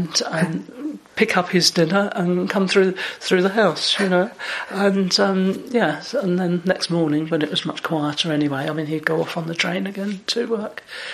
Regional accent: London, United Kingdom; also born or lived in Hackney; I was born in Hackney in London, within the sound of Bow Bells.

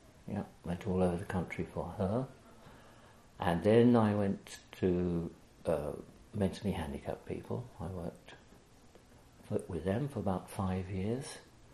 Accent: Carlin Howe, North East England, United Kingdom; born there; was born in an air raid in 1941. I was born in North Yorkshire, next to an iron and steelworks, so the Germans were aiming for that.

